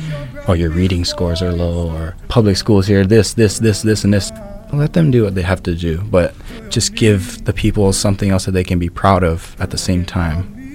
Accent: Honolulu, Hawaii, United States; born and raised in Manoa Valley.

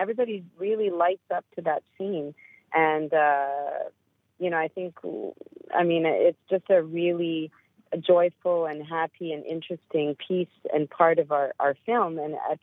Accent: Canada; I'm Canadian, so particular affinity to him.

